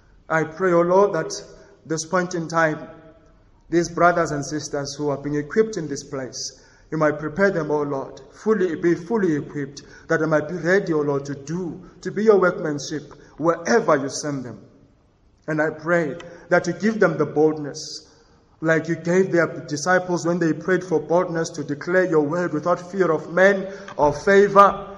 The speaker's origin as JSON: {"language": "English", "town": "Tembisa", "region": "Gauteng", "country": "South Africa", "tie": "born or raised there", "lives_now": "Verena, South Africa", "said": "I didn't think I was going to end up in Verena. I grew up in Tembisa. So I was looking forward to ministering to a church in Tembisa one day."}